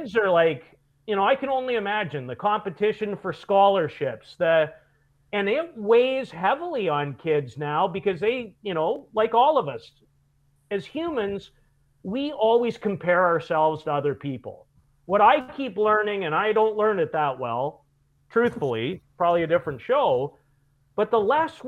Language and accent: English; Saskatoon, Saskatchewan, Canada; or me growing up in Saskatoon